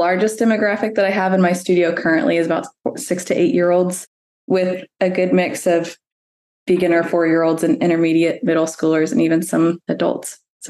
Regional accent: Dallas, Texas, United States; also born or lived in New York City / South Carolina; So I'm from Dallas, Texas. I was born here, but my studio has moved a few times. I was teaching in New York City for several years and then South Carolina, and now I'm back in Texas.

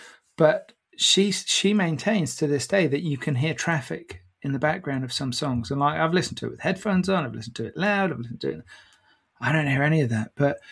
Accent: United Kingdom; Interestingly, as a Brit, Obviously, when you say Nuremberg, most people will think of one particular thing.

